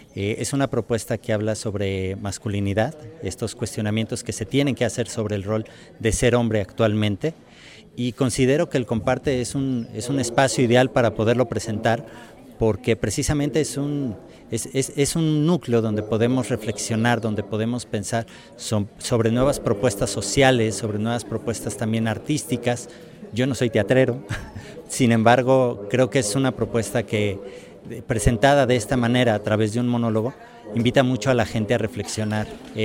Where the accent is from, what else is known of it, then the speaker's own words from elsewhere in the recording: Mexico City, Mexico; now in San Cristóbal de las Casas, Mexico; pertenezco al colectivo Artesanamente. Vivo en San Cristóbal de las Casas, aunque soy de la Ciudad de México.